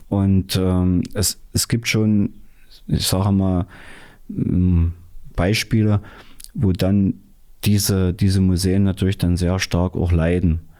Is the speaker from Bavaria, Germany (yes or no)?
no; Dessau, Saxony-Anhalt, Germany; born there; Ich bin ja Dessau. Ich bin ja in Dessau geboren.